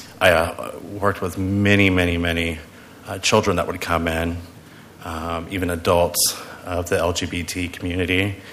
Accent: Savannah, Georgia, United States; moved away as an adult; now in Portland, United States; I moved here in 1994 from Savannah, Georgia, where I was raised. I came out in 93 and had been fired numerous times from businesses that I had worked in.

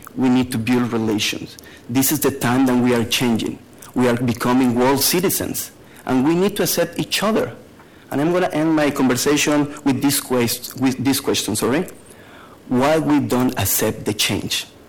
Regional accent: Mexico; now in Portland, United States; I have been living in Portland for the last 14 years. And as I say, I'm originally from Mexico. Maybe you noticed my accent

